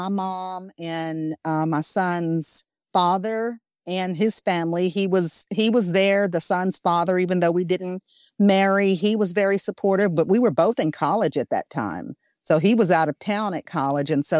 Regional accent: Arkansas, United States; Well, I'm from Arkansas.

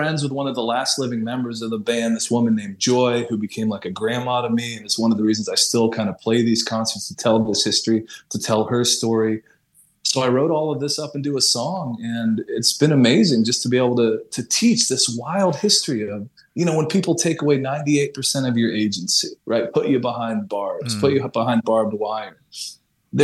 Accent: Nashville, Tennessee, United States; also born or lived in Wyoming; The stuff I used to get picked on at the playground for growing up in Nashville, Tennessee.

